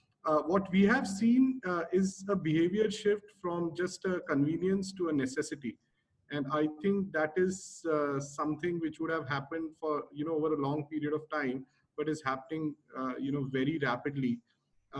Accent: Jaipur, Rajasthan, India; while we grew up in Jaipur, currently our families are in Bangalore and Mumbai.

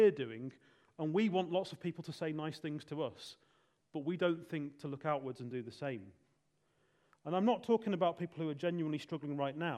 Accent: United Kingdom; Maybe it's we're British, and speaking positively to somebody is often seen as false or awkward. Maybe it's just our Britishness.

